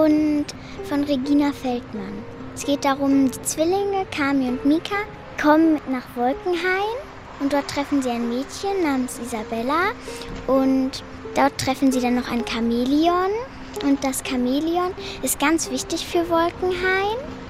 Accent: Fulda, Hesse, Germany; Ich komme aus Fulda

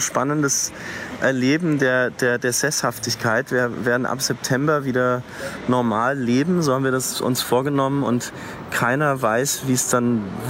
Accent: Nuremberg, Bavaria, Germany; ich kenne die Stadt jetzt viel besser als meine Heimatstadt Nürnberg.

